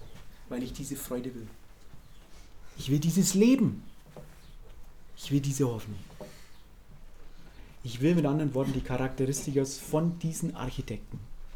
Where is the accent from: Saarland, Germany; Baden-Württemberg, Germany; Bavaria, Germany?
Bavaria, Germany; Hof; Ich komme ja aus dem Frankenwald, oder nicht wirklich, sagt meine Frau, ich komme eigentlich aus der Fichtelgebirge, weil ich im Hof geboren bin.